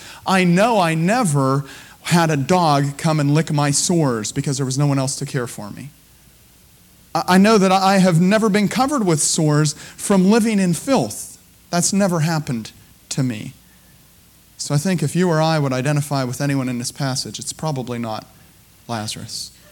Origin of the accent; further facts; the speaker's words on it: Scotland, United Kingdom; I paid under $100 for this suit because I am a Scotsman and I'm good at that, you know.